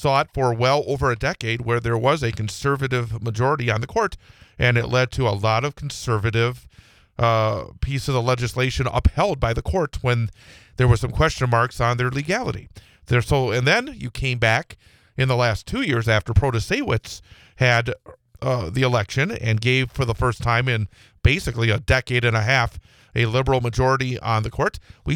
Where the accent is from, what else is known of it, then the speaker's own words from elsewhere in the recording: United States; And I think as an American, as somebody that is definitely a big supporter of having our system work